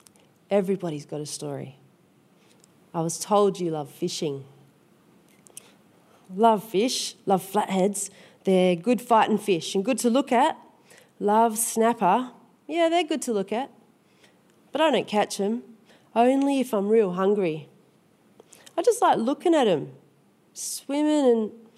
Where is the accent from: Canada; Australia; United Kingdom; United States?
Australia; Broome, Western Australia; I am from Broome.